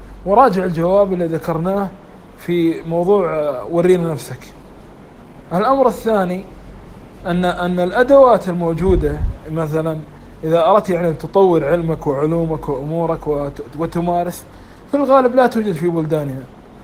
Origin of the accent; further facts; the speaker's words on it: Kuwait; حتى عندنا في الكويت مركز طبي يترجم الكتب الطبية